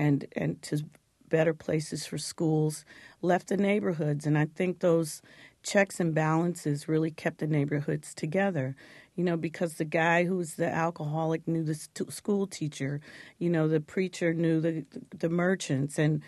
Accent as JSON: {"language": "English", "town": "Detroit", "region": "Michigan", "country": "United States", "tie": "born or raised there", "said": "I had a great time growing up in Detroit, and it only changed when the world change and integration and came into play"}